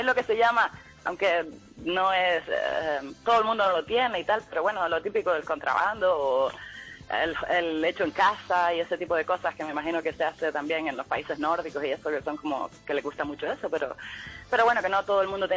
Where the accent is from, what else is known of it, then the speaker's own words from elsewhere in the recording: Canary Islands, Spain; Yo soy de Gran Canaria.